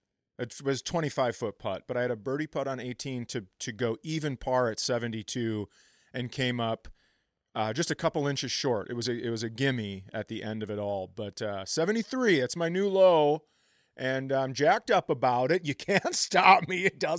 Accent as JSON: {"language": "English", "region": "Minnesota", "country": "United States", "tie": "born or raised there", "said": "This is growing up in Minnesota."}